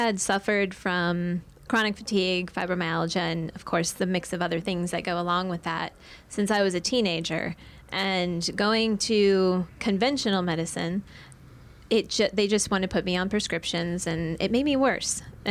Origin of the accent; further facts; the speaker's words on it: Mukilteo, Washington, United States; now in Tucson, United States; about 30 minutes north of Seattle. It's called Mukilteo, Washington.